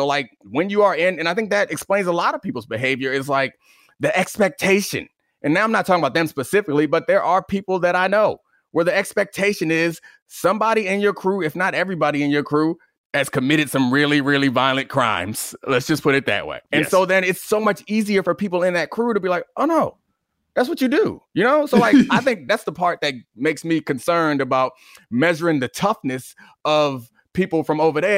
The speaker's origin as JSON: {"language": "English", "town": "Houston", "region": "Texas", "country": "United States", "tie": "born or raised there", "said": "You'd be like, oh, yeah … Like, yeah, I grew up in Houston part of the time."}